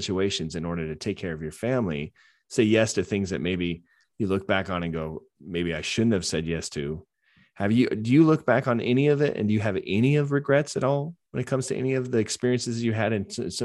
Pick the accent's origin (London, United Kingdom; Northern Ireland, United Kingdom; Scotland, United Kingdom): Scotland, United Kingdom; I'm a Scottish, my family's Scottish, and we look old.